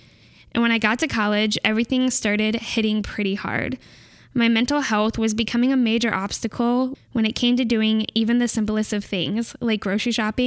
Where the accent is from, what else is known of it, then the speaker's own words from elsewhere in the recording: California, United States; now in Utah, United States; I'm from Southern California. I'm attending school right now in Utah